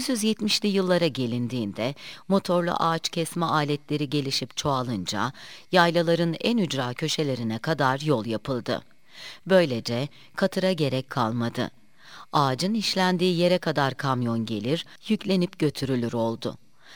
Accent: Günlükbaşı, Muğla, Turkey; born there; Ben 1951 yılında günlük başında doğdum.

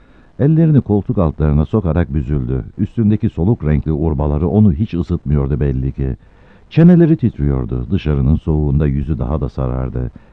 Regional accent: Kapılı, Ankara, Turkey; also born or lived in Ömerler; 1926 yılında Sazılar yakınındaki Ömerler köyünde doğdum. 3 yaşımdayken babamın köyü olan Beypazarı'na bağlı Kapılı köyüne göçtük. Orada büyüdüm.

